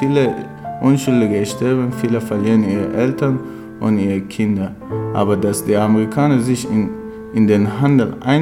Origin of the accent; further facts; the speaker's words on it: Ghazni, Afghanistan; German is a second language; moved away; also born or lived in Iran; ich bin wegen der Terroranschläge in meiner Heimatstadt Ghazni geflüchtet. Zuerst in den Iran zu meinem Onkel.